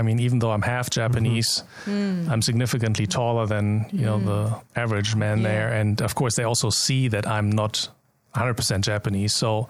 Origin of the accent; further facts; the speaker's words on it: Germany; when I grew up in Germany, we didn't really have to travel that much.